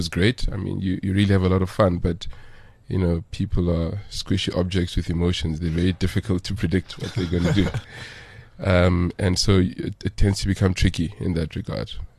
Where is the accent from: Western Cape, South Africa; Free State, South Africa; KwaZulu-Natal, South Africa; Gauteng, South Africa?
Gauteng, South Africa; Soweto; I was born in Soweto, at Deep Kloof Clinic. Grew up, so Orlando East, Deep Kloof.